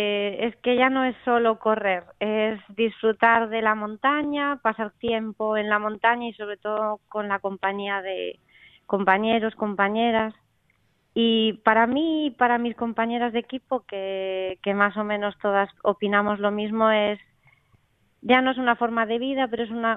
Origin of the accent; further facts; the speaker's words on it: Narón, Galicia, Spain; moved away; also born or lived in Barcelona; soy gallega, soy de Narón, de Ferrol, pero me fui muy jovencita a Barcelona.